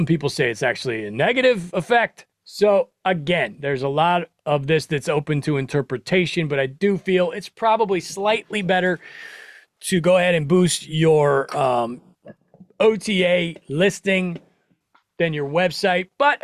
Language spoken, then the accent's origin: English; Nebraska, United States; Hell, I'm from Nebraska. It's probably a pretty similar vibe. There's way less stuff to do where I'm from.